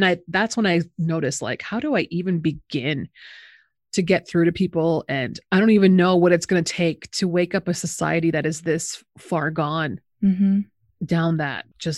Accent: Canada; now in Phoenix, United States; And growing up in Canada, I come from a society that is more conscious about recycling

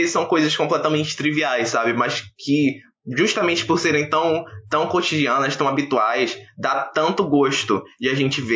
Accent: Recife, Pernambuco, Brazil; de nós nos reconhecendo enquanto recifenses, enquanto pernambucanos, enquanto nordestinos

